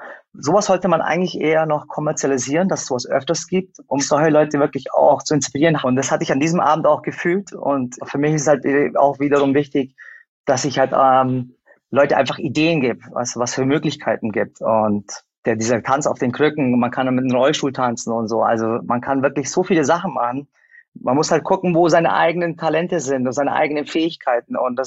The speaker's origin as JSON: {"language": "German", "country": "Germany", "tie": "born there", "said": "Ich bin in Deutschland geboren"}